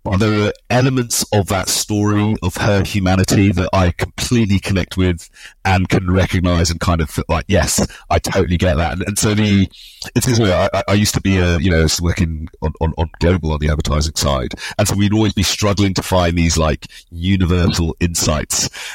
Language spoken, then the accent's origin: English; London, United Kingdom; I grew up obviously in London, the son of Nigerian immigrants.